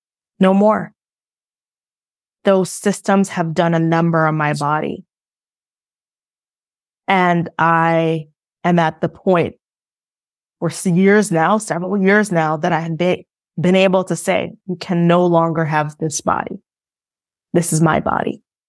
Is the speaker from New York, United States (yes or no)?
yes; Brooklyn, New York, United States; also born or lived in Haiti; I was born in Haiti. I was raised in Brooklyn, New York.